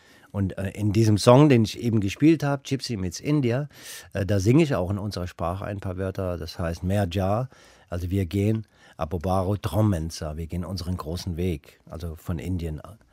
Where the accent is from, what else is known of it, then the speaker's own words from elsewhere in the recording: Höhr-Grenzhausen, Rhineland-Palatinate, Germany; Ich komme aus Koblenz, Hörgrenzhausen.